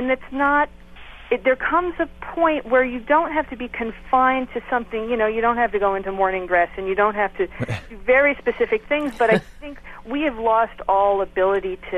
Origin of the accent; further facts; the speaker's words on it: Long Island, New York, United States; You know, I was raised in Long Island.